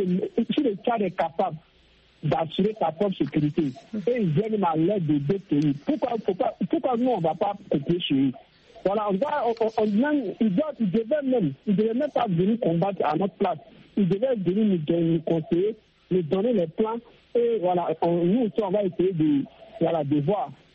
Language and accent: French; Burkina Faso; c'est en tant que Burkinabé et habitant de la sous-région, je suis un peu découragé